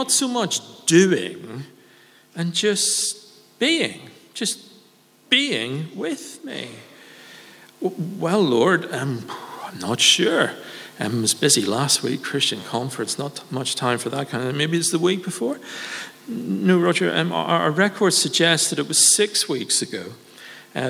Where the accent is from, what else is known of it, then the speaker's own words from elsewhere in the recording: Northern Ireland, United Kingdom; I grew up in Northern Ireland throughout the Troubles, where bombs exploded left, right, and center.